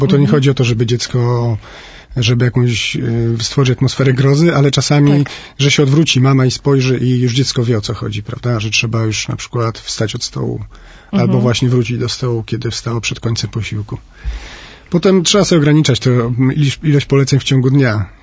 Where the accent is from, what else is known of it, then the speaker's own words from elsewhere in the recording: Warmian-Masurian Voivodeship, Poland; now in Warsaw, Poland; Ja przepraszam za ten przykład, ale pochodzę z Mazur, tutaj w Warszawie jest bolesny.